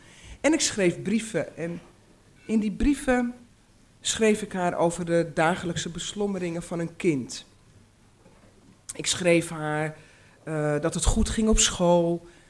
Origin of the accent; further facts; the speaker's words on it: Uithoorn, North Holland, Netherlands; also born or lived in Amsterdam; Daarna ben ik naar Amsterdam-Noord gegaan. En toen mijn ouders gingen scheiden, ik was ongeveer een jaar of 5, is mijn moeder met mij en mijn jongere zusje en mijn oudere broer verhuisd naar Uithoren